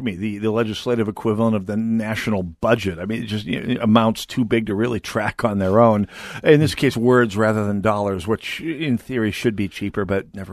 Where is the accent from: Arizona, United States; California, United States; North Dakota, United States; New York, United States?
North Dakota, United States; now in Minnesota, United States; because, well, I'm from North Dakota originally, and southern Minnesota winters strike me as the kind of things we used to go to sit on the beach when I was in high school and college before I moved to the Twin Cities.